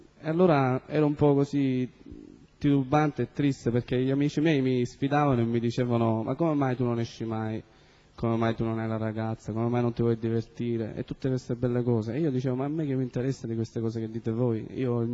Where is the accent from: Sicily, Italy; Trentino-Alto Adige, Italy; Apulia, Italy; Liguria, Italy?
Sicily, Italy; Bagheria; con tutte le scuole che c'erano a Bagheria, io vengo da Bagheria